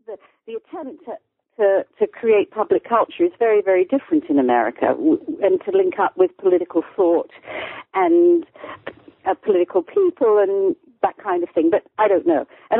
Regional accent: United Kingdom; also born or lived in United States; I'm born in Britain. I'm born and raised in Britain.

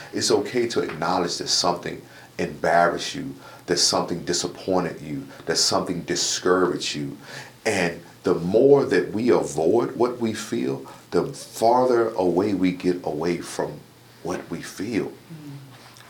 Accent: the South, United States; And I remember I grew up in the South. It was considered, this is a white folks thing.

